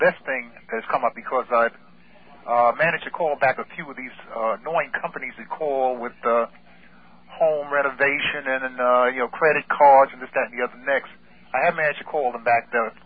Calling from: New Jersey, United States; Okay, I'm calling from New Jersey

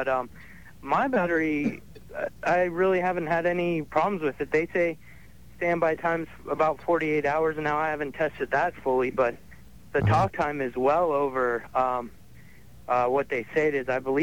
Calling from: Syracuse, New York, United States; Syracuse, New York.

